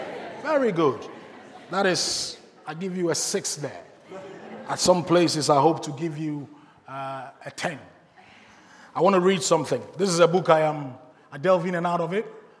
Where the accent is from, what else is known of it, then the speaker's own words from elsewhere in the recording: Ghana; I come from Ghana originally.